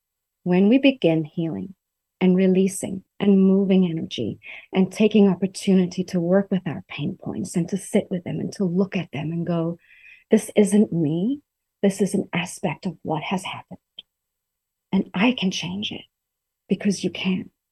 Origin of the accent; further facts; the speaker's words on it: South Africa; I'm drinking a tea from rooibos from South Africa, my home country